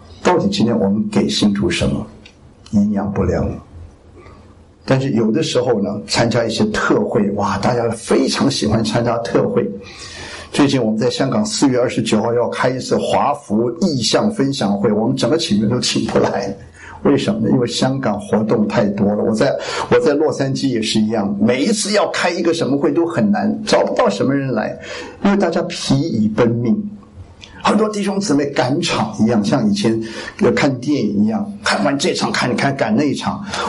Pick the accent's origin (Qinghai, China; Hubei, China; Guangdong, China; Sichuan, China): Guangdong, China; 我都系广东人